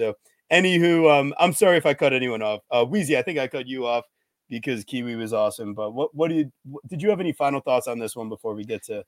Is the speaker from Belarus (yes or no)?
yes; Belarus; Actually, we're both from Belarus, so you never know. We could actually be like distant relatives.